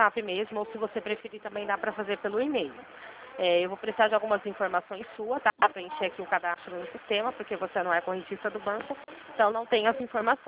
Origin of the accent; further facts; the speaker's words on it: Limeira, São Paulo, Brazil; Eu sou da cidade de Limeira, interior de São Paulo.